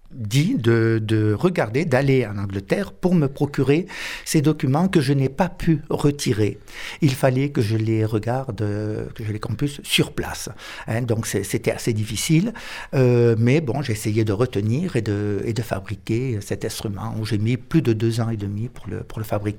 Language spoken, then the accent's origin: French; Occitanie, France; accent: Cévenol; vous devez le voir à mon accent, c'est l'accent typiquement cévenol, et de par ma mère, et puis espagnol de par mon père, mais ça fait plus de 45 ans que j'habite le Diwa